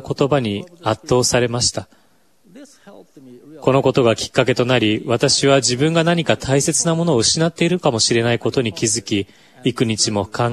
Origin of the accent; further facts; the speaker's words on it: Matsumoto, Nagano, Japan; 私は日本の長野県松本市で生まれ育ちました。東京オリンピック、長野オリンピックの開催地の近くです。私の故郷はソルトレークシティと地形がよく似ており、美しい山々に囲まれた盆地です。